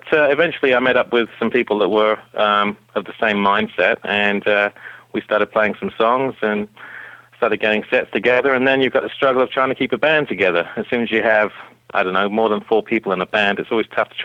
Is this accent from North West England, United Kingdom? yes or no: no; Portsmouth, South East England, United Kingdom; now in Detroit, United States; coming from my hometown of Portsmouth, England, to Detroit